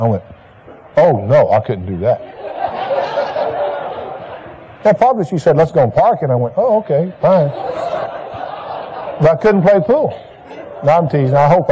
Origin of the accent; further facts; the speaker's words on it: Alabama, United States; For instance, I grew up in the South, in Alabama, in a Baptist background, where dancing was considered sin.